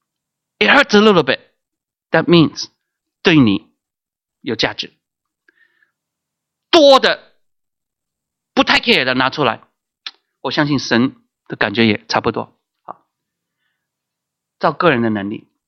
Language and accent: Chinese; China; 只可以我们中国人最怕丢脸的，不能够往下的，只有更好的